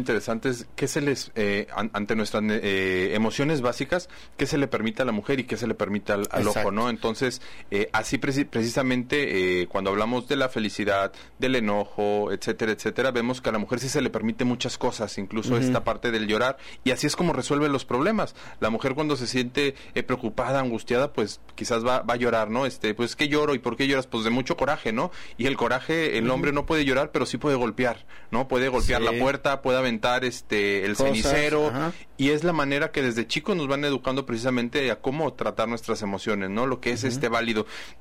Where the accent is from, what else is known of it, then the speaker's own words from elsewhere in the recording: Mexico; como los mexicanos, ¿no? Yo creo que está muy difundida esta parte, ¿no? Es que todos son iguales y de cierta manera al pensar de así, pues nos hace impedir el cambio, ¿no? Pues si ya somos así